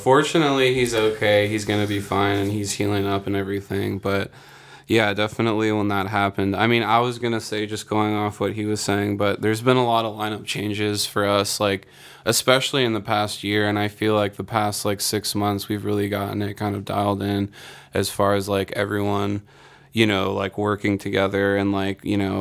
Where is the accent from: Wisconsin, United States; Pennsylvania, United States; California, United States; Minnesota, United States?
California, United States; we did. We grew up in North County